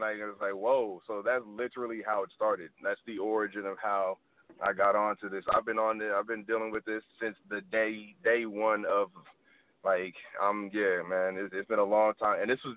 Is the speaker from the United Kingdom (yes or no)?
no; California, United States; So when I retired, I'm from California originally. My brother lived in Los Angeles, so it only made sense to, you know, to come out here